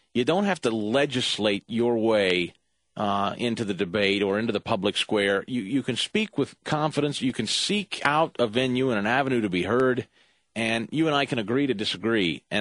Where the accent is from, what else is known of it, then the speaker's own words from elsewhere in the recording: Kansas City, United States; Let's go to Kansas City, my hometown.